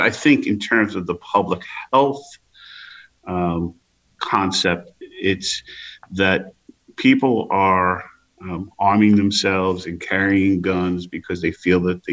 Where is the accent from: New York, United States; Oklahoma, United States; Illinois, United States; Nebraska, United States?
New York, United States; New York City; We have to give our young people who come from the same neighborhoods that I came from East New York, opportunity and hope